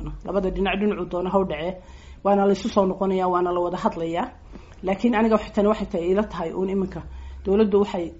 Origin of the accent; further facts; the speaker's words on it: Somaliland, Somalia; anigu waxaan ahay reer Somaliland